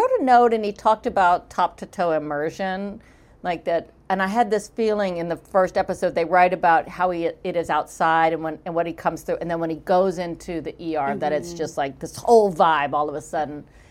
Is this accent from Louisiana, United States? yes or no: yes; Louisiana, United States; And being from Louisiana and being a Southerner and having people get that wrong so much, I didn't want to offend the people of Pittsburgh.